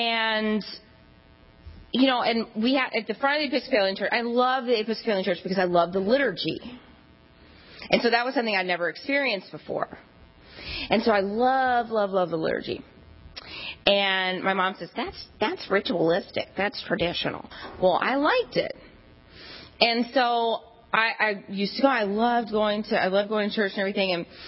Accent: Louisiana, United States; Because when I was a child, I grew up in South Louisiana, where everybody's Catholic except for us. Okay, we were the only Southern Baptists

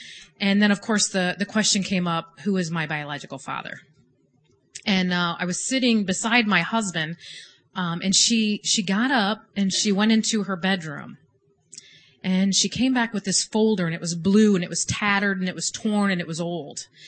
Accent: Woodburn, Indiana, United States; I am from Woodburn, Indiana, a small town outside of Fort Wayne.

